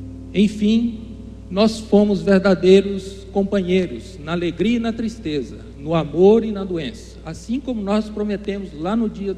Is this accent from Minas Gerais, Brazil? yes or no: yes; Minas Gerais, Brazil; Eu sou mineiro, eu venho de uma família de 8 irmãos.